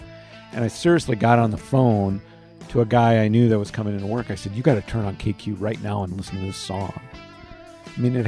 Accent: Minneapolis, Minnesota, United States; Well, you know, one of the things that where I grew up in Minneapolis, it was a really tight playlists in the rock stations.

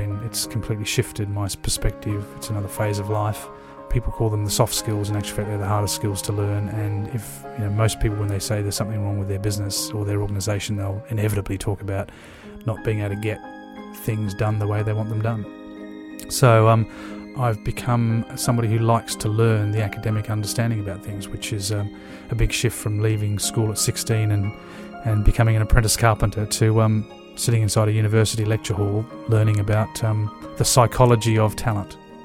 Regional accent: Australia; moved away; also born or lived in Bristol, United Kingdom / Dublin, Ireland; I'm an Aussie, but my parents are Dutch

